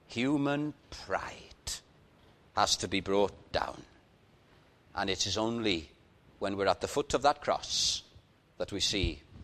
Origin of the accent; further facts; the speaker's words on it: Wales, United Kingdom; Now, I'm a Welshman, and may I be proud